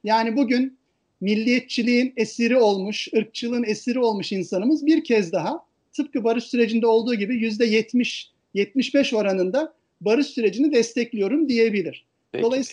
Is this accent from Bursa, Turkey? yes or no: yes; Bursa, Turkey; Ben Bursalıyım ve büyüklerimden dinlediğim şu ki 1960 yılında